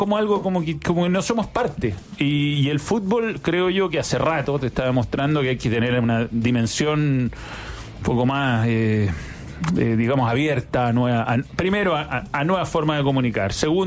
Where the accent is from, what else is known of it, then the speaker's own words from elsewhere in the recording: Chile; nosotros que somos chilenos y estamos en la esquina del mundo